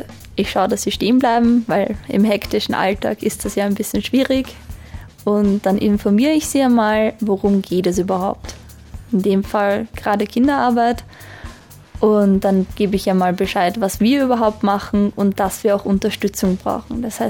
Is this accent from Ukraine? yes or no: no; Wiener Neustadt, Lower Austria, Austria; Ich komme aus Wiener Neustadt.